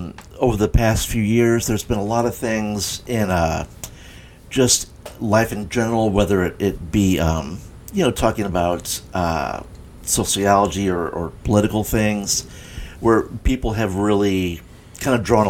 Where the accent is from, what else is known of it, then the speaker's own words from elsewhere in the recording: St. Louis, Missouri, United States; it was growing up in St. Louis, loving my city, seeing the faults.